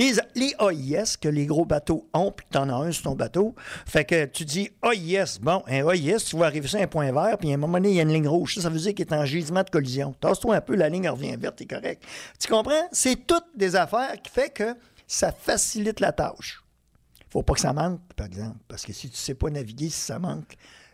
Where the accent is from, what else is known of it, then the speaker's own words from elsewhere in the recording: Les Escoumins, Quebec, Canada; moi, je suis originaire des Escoumins. Alors, c'est tout près de Tadoussac, Grande-Bergeronne, ces places-là.